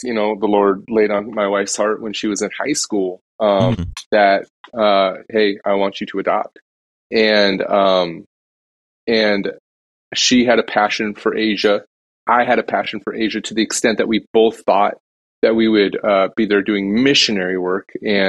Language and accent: English; North Dakota, United States; now in Minneapolis, United States; But we're from the Midwest. We grew up in North Dakota originally, which is a bit colder than where we're at in Minnesota.